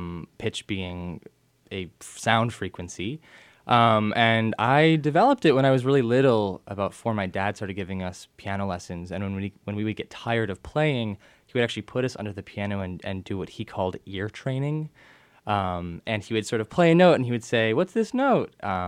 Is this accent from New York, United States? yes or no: yes; Rochester, New York, United States; I grew up in Rochester, New York.